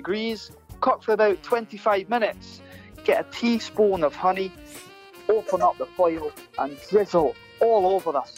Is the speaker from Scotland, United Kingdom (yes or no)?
yes; Scotland, United Kingdom; accent: Scottish; it is going to be in my Scottish accent.